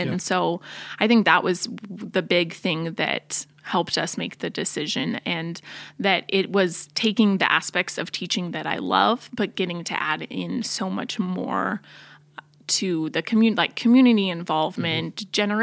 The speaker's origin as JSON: {"language": "English", "town": "Portland", "region": "Oregon", "country": "United States", "tie": "born or raised there", "said": "So I grew up in Portland, Oregon, and then I went to school at Bozeman"}